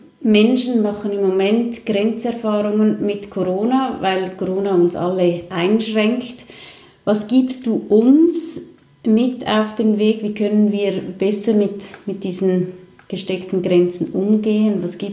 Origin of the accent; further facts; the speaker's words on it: Switzerland; Aber eigentlich sind wir Schweizer schon sehr bünzlis, oder?